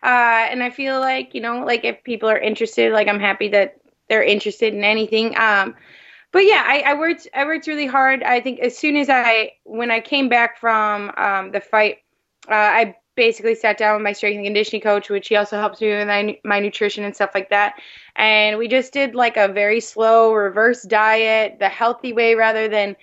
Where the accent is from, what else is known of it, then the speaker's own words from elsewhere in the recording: Midwest, United States; because I think we're both from Midwest, that sort of thing.